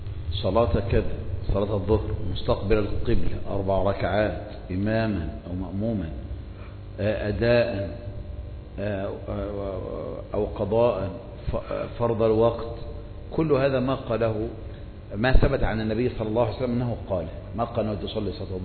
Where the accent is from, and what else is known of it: Egypt